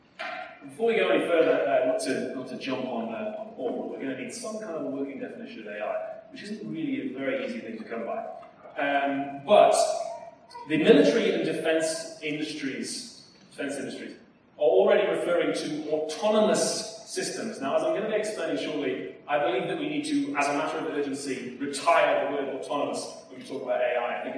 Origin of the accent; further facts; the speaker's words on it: England, United Kingdom; I'm English.